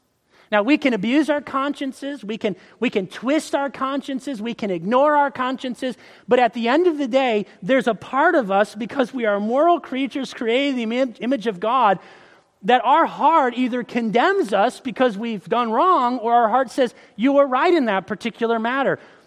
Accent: Florida, United States; born or raised there

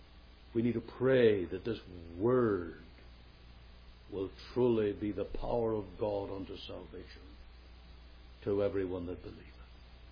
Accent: Canada; I'm from Canada.

